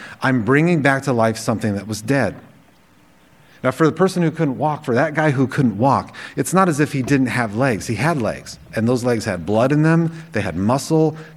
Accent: Los Angeles, California, United States; And I grew up in downtown Los Angeles. That's where I was born. And I was born in Hollywood.

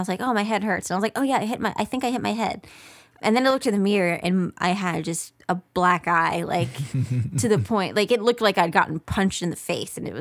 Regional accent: Long Island, New York, United States; And I was from Long Island too, so obviously … was a big thing.

